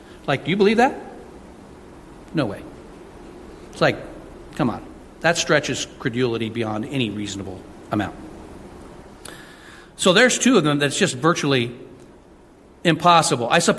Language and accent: English; Santa Rosa, California, United States; born there; I was born in Santa Rosa, California.